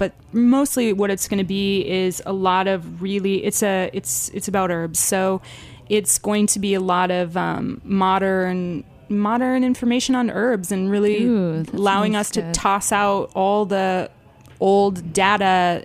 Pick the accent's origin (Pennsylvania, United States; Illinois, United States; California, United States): California, United States; also born or lived in Central America; I think being from California first, and I'm from Southern California, so I think, you know, you're surrounded by fresh produce year round